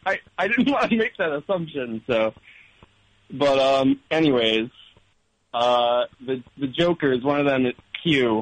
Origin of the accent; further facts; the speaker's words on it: Clifton Park, New York, United States; I'm from Clifton Park, and I've never had a garbage plate.